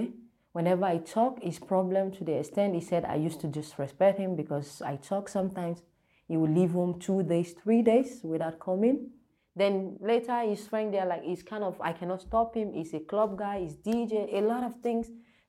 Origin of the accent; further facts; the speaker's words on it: Ghana; English is a second language; moved away as an adult; now in Denmark; I'm 32 years old. I'm from Ghana. My mom, she's from Nigeria, and my dad is from Ghana.